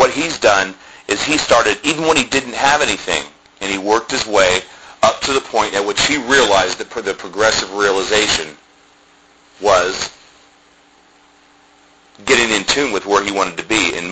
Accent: Columbus, Ohio, United States; I grew up in Columbus, Ohio.

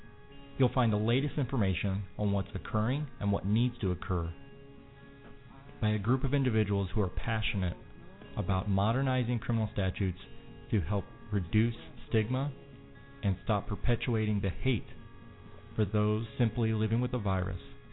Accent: Missouri, United States; the criminal statutes in my home state of Missouri.

